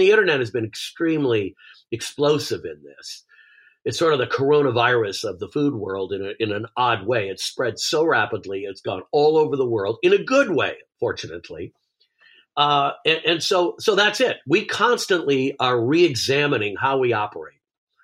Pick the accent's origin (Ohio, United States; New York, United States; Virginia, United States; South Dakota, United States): New York, United States; now in Malibu, United States; You know, we live in Malibu, so surfing is a big deal here. And riding the wave. I grew up in New York, and actually we body surfed in Rhode Island.